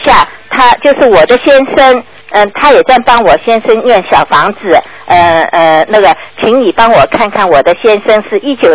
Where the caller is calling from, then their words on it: New Zealand; 我是从新西兰打过来的，因为我听不到你的收音机，我从新西兰打过来。